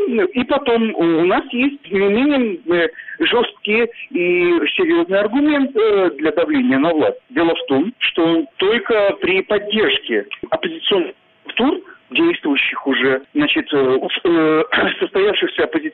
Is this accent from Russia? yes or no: no; Belarus; я, как все белорусы, выживаю